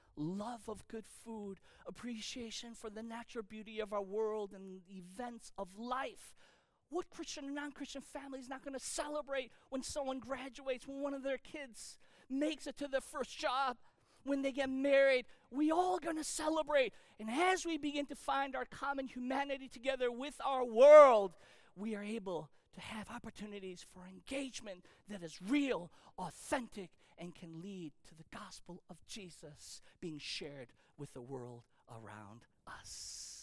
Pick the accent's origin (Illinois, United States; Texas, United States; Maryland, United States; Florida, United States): Illinois, United States; Chicago; also born or lived in New York; Being an ignorant Chicago person, though I was born in New York, I had to Google map it.